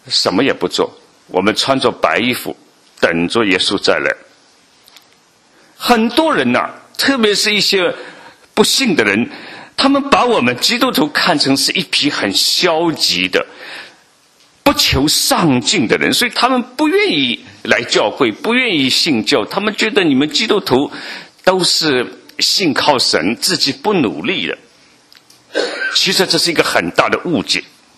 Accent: Shanghai, China; 所以我作为一个上海人啊，非常兴奋。

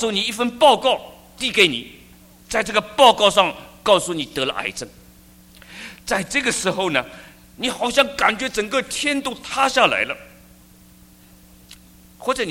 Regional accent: China; 我们中国人呢，还喜欢讲恭喜发财

